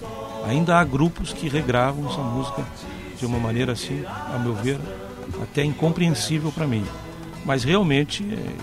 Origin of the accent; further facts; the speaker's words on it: São Francisco de Paula, Rio Grande do Sul, Brazil; also born or lived in Porto Alegre; na minha cidade, em São Francisco de Paula. Eu não nasci lá, eu nasci em Porto Alegre, mas toda a minha família é de lá. E eu passei a minha infância lá, boa parte da minha infância.